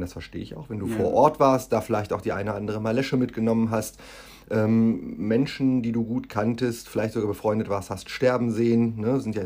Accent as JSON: {"language": "German", "town": "Davenstedt", "region": "Lower Saxony", "country": "Germany", "said": "So, also ich komme ja aus Davenstedt"}